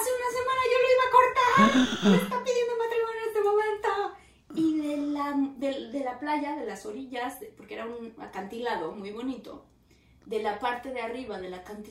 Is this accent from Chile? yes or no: no; Mexico